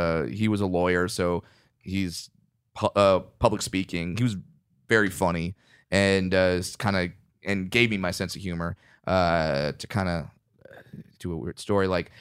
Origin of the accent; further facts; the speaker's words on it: California, United States; Yeah, but I was raised in Orange County, so we had like a 75% chance of getting that one right.